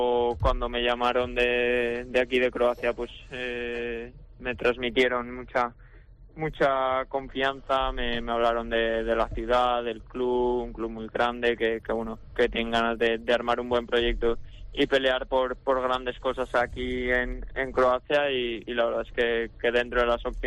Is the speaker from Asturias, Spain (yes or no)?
no; Valencian Community, Spain; siendo valenciano y valencianista, pues el poder jugar en Mestalla se disfruta muchísimo